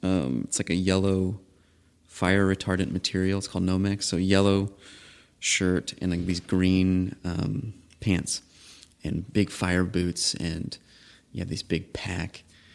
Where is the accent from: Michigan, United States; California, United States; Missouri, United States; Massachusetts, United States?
Missouri, United States; and I'm from Missouri.